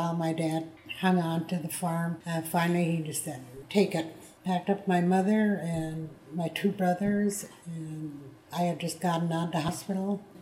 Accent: White Earth, Minnesota, United States; born there; I was born in White Earth.

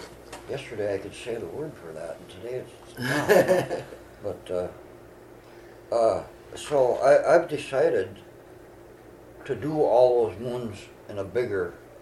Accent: Cache Lake, Minnesota, United States; also born or lived in Detroit Lakes; I grew up in Cache Lake.

